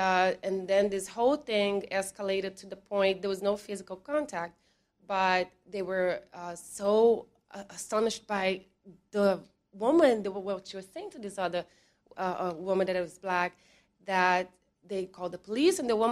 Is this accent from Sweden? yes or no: no; Brazil; now in United States; And when I grew up in Brazil, I never thought of my skin color, never.